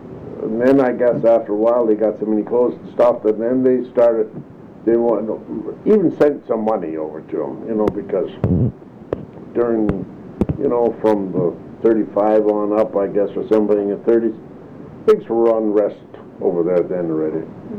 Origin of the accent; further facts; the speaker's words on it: North Dakota, United States; I was from North Dakota